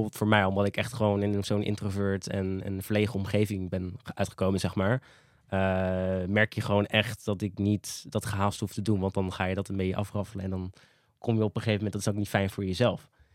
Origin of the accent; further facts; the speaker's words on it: The Hague, South Holland, Netherlands; Ik ben echt een Hagenees. Ik ben eigenlijk echt opgegroeid in de Schilderswijk